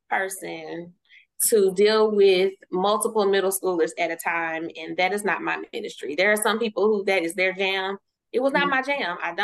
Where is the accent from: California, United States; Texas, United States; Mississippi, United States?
Texas, United States; Dallas; Well, I'm originally from Dallas, Texas, born and raised.